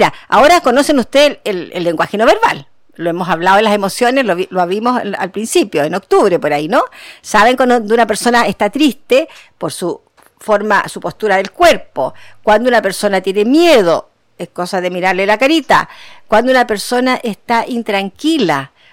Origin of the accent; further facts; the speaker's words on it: Chile; Somos los chilenos muy creativos y muy innovadores.